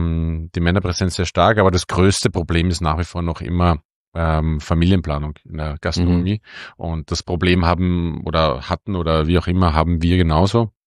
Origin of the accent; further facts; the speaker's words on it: Austria; moved away as an adult; now in Berlin, Germany; Und ich bin einfach nicht mit Sternen sozialisiert. Das gab es bei uns in Österreich nicht.